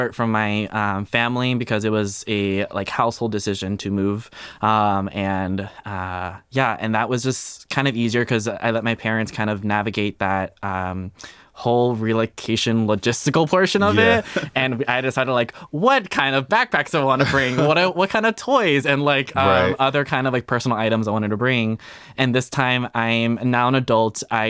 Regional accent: Miami, Florida, United States; I grew up in South Florida, born and raised in Miami, Fort Lauderdale area.

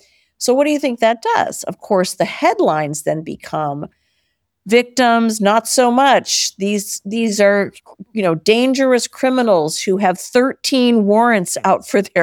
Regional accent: Detroit, Michigan, United States; I grew up in Detroit, actually, in the 70s and the 80s, and spent a lot of time in New York as well.

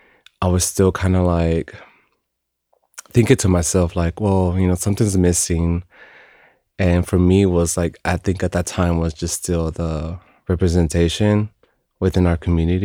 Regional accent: Dallas, Texas, United States; born there; also born or lived in Tamaulipas, Mexico; I was born in Dallas, Texas. But I also like to claim a lot of like Tamaulipas

